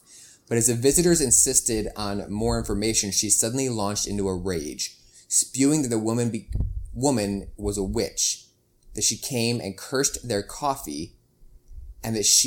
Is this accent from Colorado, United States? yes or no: no; Iowa, United States; I can say that because I'm from Iowa.